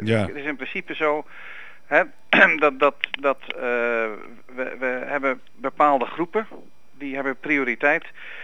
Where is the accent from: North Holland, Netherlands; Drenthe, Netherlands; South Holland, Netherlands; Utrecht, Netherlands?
North Holland, Netherlands; Amsterdam; als Amsterdammer word ik altijd arrogant gevonden.